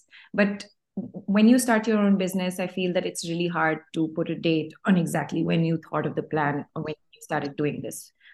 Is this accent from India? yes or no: yes; India; now in Brussels, Belgium; I'm actually Indian. I have been living in Brussels for the past 8 years now. I've been living in Brussels for the past 8 years.